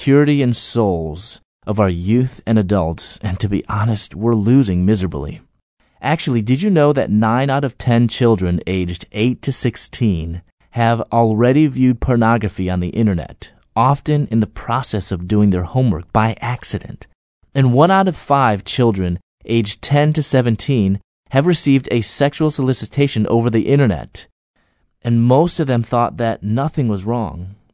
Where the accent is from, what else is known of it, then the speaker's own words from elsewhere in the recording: United States; born there; I was born in America, and both my parents were not Christian, but I'm Chinese, and they raised me with very traditional Chinese values